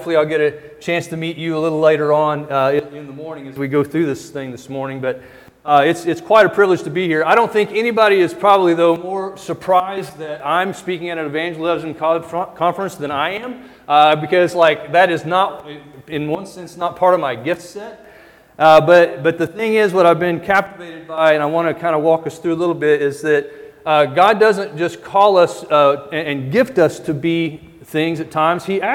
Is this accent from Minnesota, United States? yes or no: no; Springfield, Missouri, United States; also born or lived in Fort Scott, Kansas; I grew up in Springfield, Missouri, down in Southwest Missouri. Been in Missouri most of my life. I had a little 9-year hiatus in Fort Scott, Kansas, which is almost Missouri.